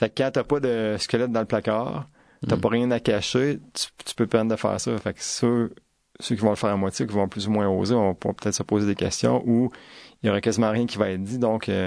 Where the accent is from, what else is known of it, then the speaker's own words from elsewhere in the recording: Victoriaville, Quebec, Canada; la ville de Victoriaville a démarré ma ville natale, en fait. J'étais à l'extérieur, puis on se questionnait quand on allait revenir.